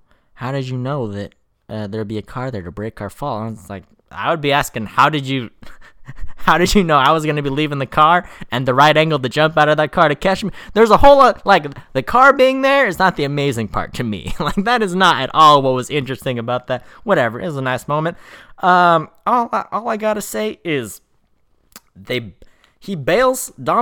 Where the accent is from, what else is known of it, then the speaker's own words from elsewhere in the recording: Victorville, California, United States; We got to go to Victorville. My hometown, which they've already been to in the shooting